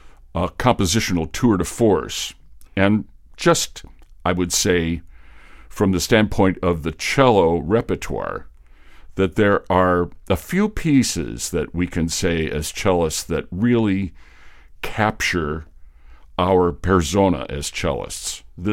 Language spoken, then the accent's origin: English; United States; just from a historical perspective as an American